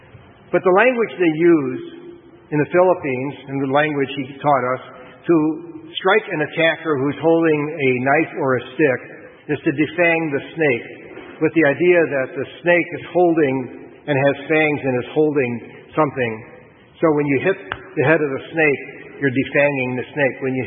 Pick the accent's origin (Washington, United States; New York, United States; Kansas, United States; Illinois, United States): Illinois, United States; Chicago; Now, I'm a kid from Chicago, no longer a kid, but I grew up in Chicago